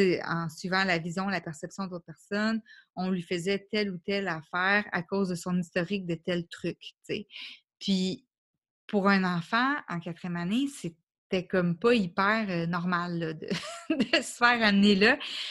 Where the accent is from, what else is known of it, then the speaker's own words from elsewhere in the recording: Quebec, Canada; je suis née au Québec. J'ai grandi pendant des années au Québec aussi.